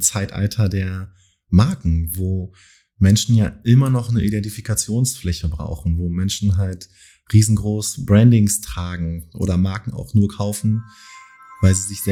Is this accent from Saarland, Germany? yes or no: no; Berlin, Germany; Eigentlich komme ich aus Berlin.